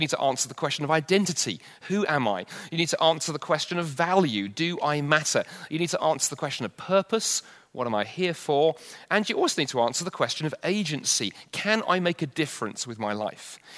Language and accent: English; England, United Kingdom; I thought, you know what, being English, I'm negative.